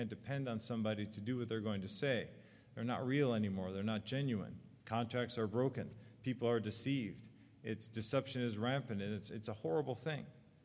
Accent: United States; I'm American, and there's nothing wrong with that. I'm proud to be an American.

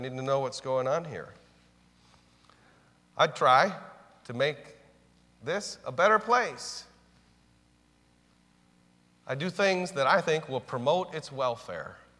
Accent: United States; I have a tremendous privilege of being an American.

